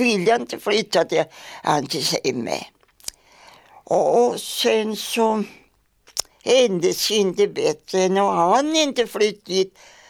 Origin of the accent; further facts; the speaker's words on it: Sweden; Och jag är född i den där gården. Vägen som går upp till Massum. Vid den gården är jag född. Och det kallas för Kullbacken. Där är jag född.